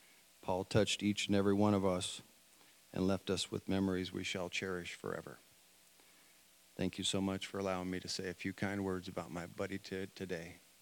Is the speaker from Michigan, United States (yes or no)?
no; Fort Worth, Texas, United States; he loved being from Fort Worth and the fun memories we cherished growing up in Cowtown.